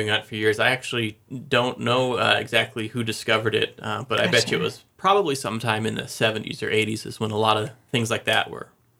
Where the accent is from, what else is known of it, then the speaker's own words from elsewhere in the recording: Diamond Lake, Washington, United States; So actually, I grew up on Diamond Lake, which is over in Eastern Washington, and I wanted just to go scuba diving around there.